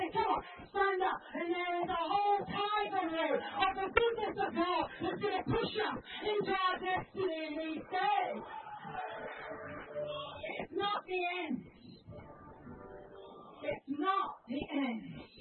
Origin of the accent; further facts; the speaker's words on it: Oxford, South East England, United Kingdom; I come from Oxford. Every day that I walk to the bank, I walk over Broad Street where Cranmer, Latimer and Ridley were martyrs for their faith.